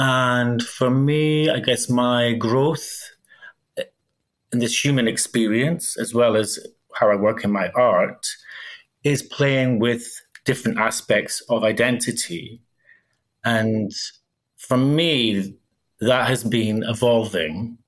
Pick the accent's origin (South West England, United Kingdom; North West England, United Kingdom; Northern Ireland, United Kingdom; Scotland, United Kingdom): Scotland, United Kingdom; Aberdeen; I grew up in Aberdeen. Well, actually, it was a small village outside Aberdeen.